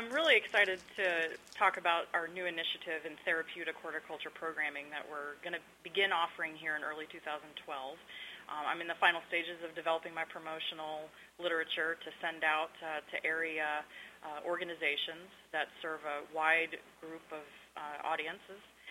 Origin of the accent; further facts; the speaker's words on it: Tennessee, United States; also born or lived in Texas; Well, I'm not a native Texan. My background, I grew up in East Tennessee at the base of the Appalachian Mountains.